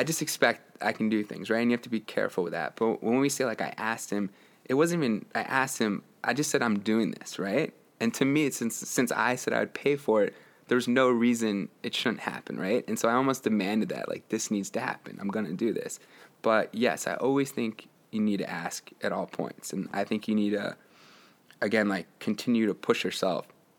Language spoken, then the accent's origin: English; Bethesda, Maryland, United States; I mean, I grew up in Bethesda. We're next to 10 different schools